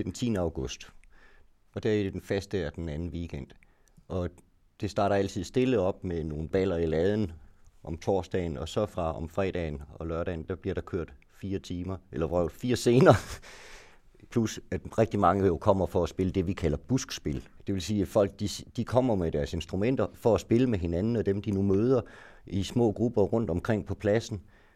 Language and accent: Danish; Jutland, Denmark; jeg er så jyde